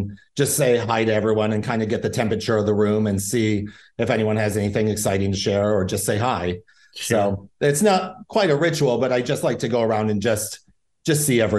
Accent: St. Johns, Michigan, United States; I mean, I grew up in St. John's.

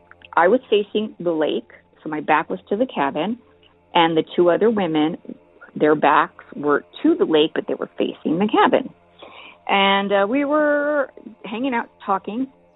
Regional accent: El Paso, Texas, United States; I was born and raised in El Paso, Texas.

